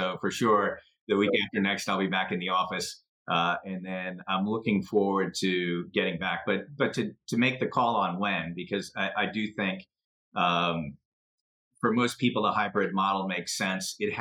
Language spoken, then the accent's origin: English; Chicago, Illinois, United States; now in Albany, United States; I'm an Eagle Scout, and I grew up in Chicago, though.